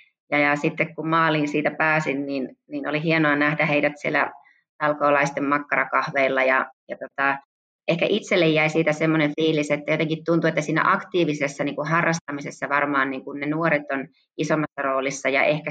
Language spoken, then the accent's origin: Finnish; Kauhajoki, South Ostrobothnia, Finland; mä oon kotoisin Kauhajoelta Pohjanmaalta ja Kauhajoen Karhu on mun kasvattajaseura ja mä pelasin siellä lentopalloa, pesäpalloa, jalkapalloa ja yleisurheilija